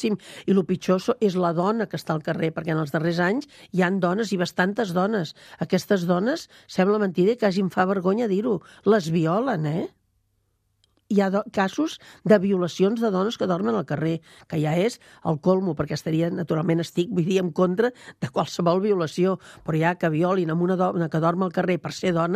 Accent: Barcelona, Catalonia, Spain; Sí, sí, sóc de Barcelona.

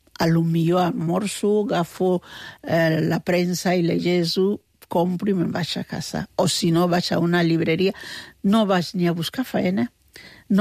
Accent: Barcelona, Catalonia, Spain; Jo d'aquí vaig nascut a l'Hospital de Sant Pau.

